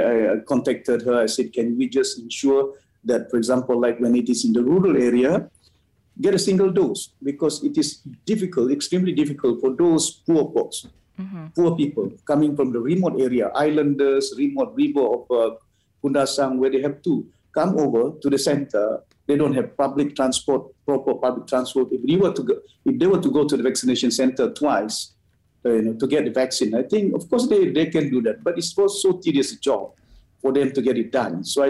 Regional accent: Sabah, Malaysia; working closely with the local district doctors in my hometown. And I told, almost every week I communicate, even the director of health in Sabah as well.

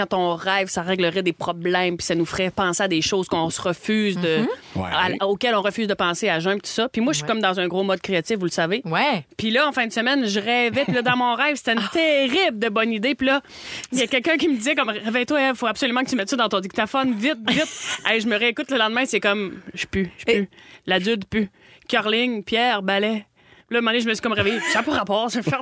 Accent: Saint-Lazare, Quebec, Canada; Je viens de Saint-Lazare.

